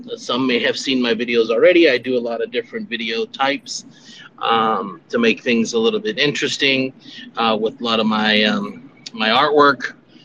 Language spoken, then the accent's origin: English; Miami, Florida, United States; moved away as an adult; All right, I'm originally from Florida, Dade County, Miami in the house. And I came down here in 2009 in California.